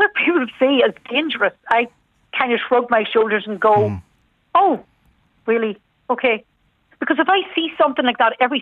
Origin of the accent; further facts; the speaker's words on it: Lurgan, Northern Ireland, United Kingdom; moved away as an adult; I grew up in Lurgan in County Armagh.